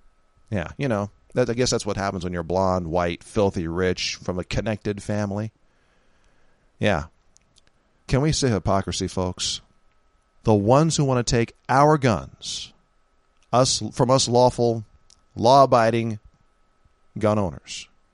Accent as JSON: {"language": "English", "town": "San Francisco", "region": "California", "country": "United States", "said": "Hey, I'm from San Francisco, California, folks."}